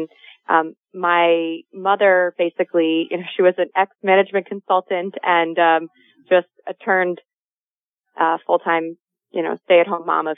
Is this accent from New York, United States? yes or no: yes; New York City, New York, United States; I grew up in New York City, but my family had a beach cottage in Lyme, Connecticut.